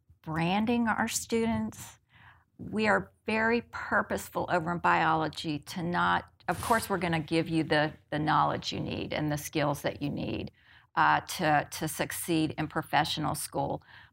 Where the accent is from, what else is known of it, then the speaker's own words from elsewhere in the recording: Houston, Texas, United States; and so I grew up in Westbury here in Southwest Houston, and I needed to stay close to home.